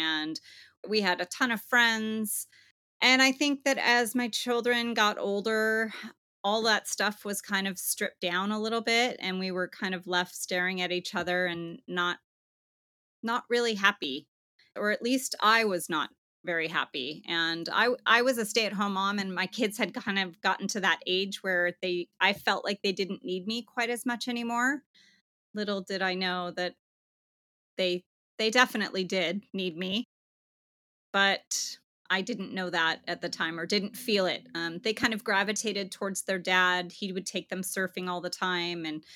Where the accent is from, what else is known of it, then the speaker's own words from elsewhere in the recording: San Diego, California, United States; I grew up in San Diego with a single mom. I was the middle child, had an older sister and a younger brother